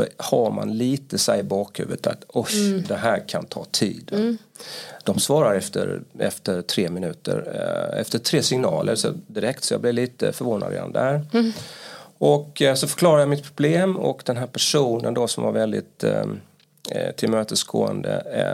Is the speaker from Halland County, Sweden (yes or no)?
yes; Halmstad, Halland County, Sweden; now in Stockholm, Sweden; jag kommer från Halmstad. Kanske kommer höras på min dialekt.